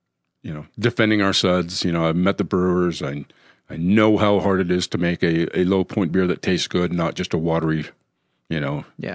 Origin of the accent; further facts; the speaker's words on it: Sandy, Utah, United States; I was born and raised in Salt Lake County. Awesome. Grew up in Sandy area.